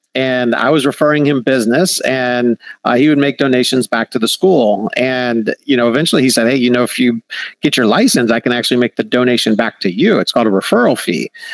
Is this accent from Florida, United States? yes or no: yes; Orlando, Florida, United States; I grew up in Orlando. With the high school in Orlando, I always wanted to be a teacher.